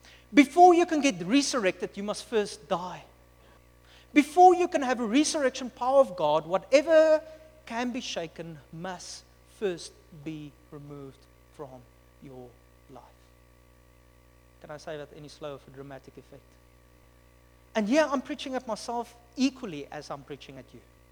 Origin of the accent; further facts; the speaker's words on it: Upington, Northern Cape, South Africa; I'm from Upington, so it's okay. It's a nowhere little town.